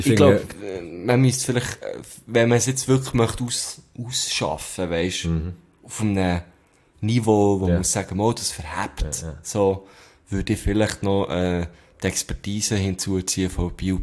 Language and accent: German; Thun, Bern, Switzerland; now in Bern, Switzerland; ich liebe ja Thun auch, meine Heimatstadt, und Bern auch, meine jetzige Heimat eigentlich.